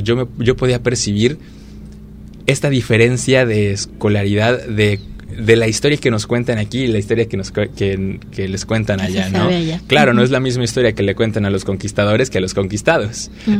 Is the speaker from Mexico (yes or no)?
yes; Mexico; la primera vez que salí de México